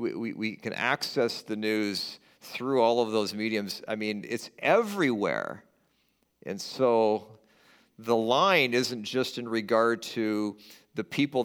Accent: West Coast, United States; now in Michigan, United States; Where I grew up on the West Coast, there's a lot of rain and there is a lot of forest

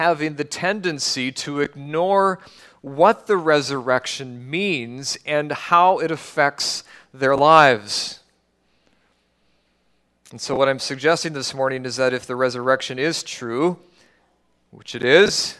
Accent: Canada; I can sincerely believe that I'm not a Canadian. But I am, whether you or I like it or not. I have proof. I have witnesses.

